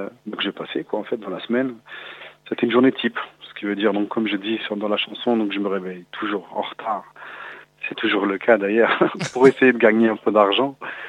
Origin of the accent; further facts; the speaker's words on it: France; born there; moi, je suis d'origine portugaise, je suis né en France, mais mes parents sont les deux portugais. A minha mãe é de Espinho e o meu pai de Guarda.